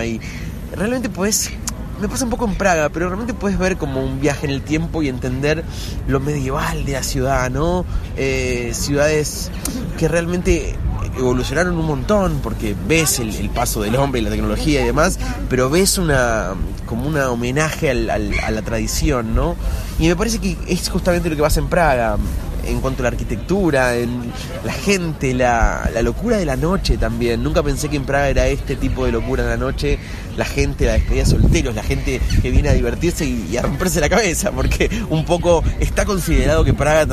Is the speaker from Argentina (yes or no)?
yes; Argentina; desde el lugar de argentino, que somos latinos, que tenemos esa sangre tan nuestra, ¿no?, por las venas